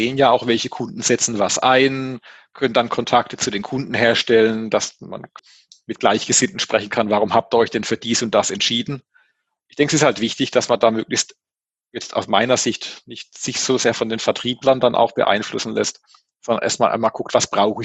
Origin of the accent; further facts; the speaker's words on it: Baden-Württemberg, Germany; als Badener